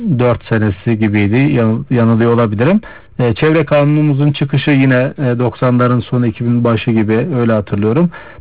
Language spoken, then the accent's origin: Turkish; Ürgüp, Nevşehir, Turkey; Hatta ben de Ürgüplüyüm, orada da şöyle bir espri yaparlarmış borçlular. Erciyes'in karı eridiğinde borcumu öderim diye.